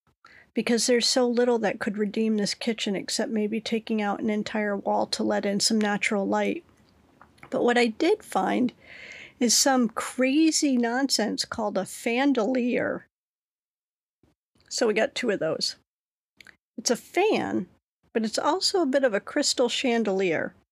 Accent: Lyme, Connecticut, United States; I am from Lyme, home of Lyme disease.

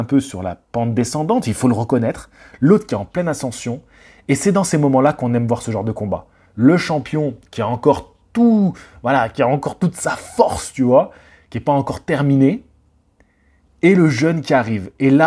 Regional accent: France; Pas seulement parce qu'on est français.

